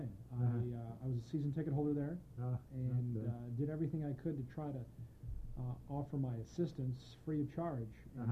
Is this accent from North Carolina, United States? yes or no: yes; Charlotte, North Carolina, United States; also born or lived in Endicott, New York; I was born in Endicott, New York, but I grew up in Charlotte, North Carolina.